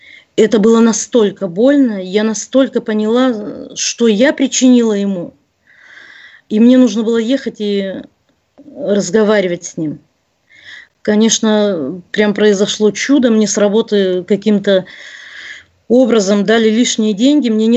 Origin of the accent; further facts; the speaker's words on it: Siberia, Russia; Я сама из Сибири, издалека.